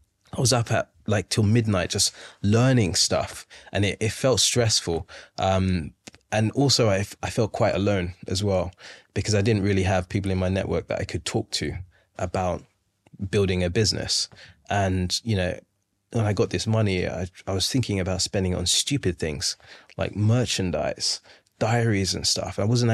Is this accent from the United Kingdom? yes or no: yes; London, United Kingdom; I am from London. I love London